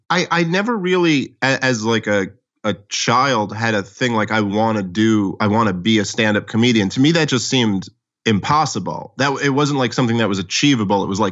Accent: New York City, New York, United States; because I grew up in New York City, but I didn't really know comedy clubs were a thing.

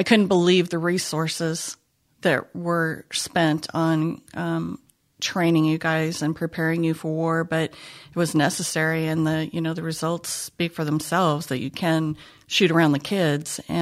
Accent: Nebraska, United States; You know, I'm a kid from Nebraska. I joined the Army to get out of Nebraska.

